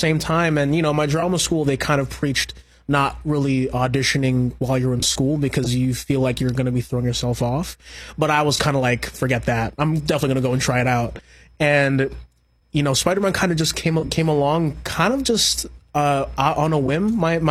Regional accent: Hawaii, United States; also born or lived in New York; I was raised on Oahu.

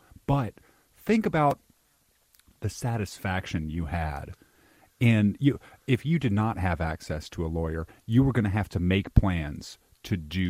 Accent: Jonesboro, Arkansas, United States; I grew up in Jonesboro, Arkansas, which is about an hour and a half away from Memphis

